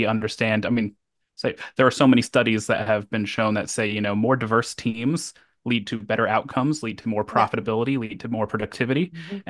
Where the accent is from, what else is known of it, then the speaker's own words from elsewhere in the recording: Puerto Rico; They might could be more specific and say, like, myself, I'm from Puerto Rico.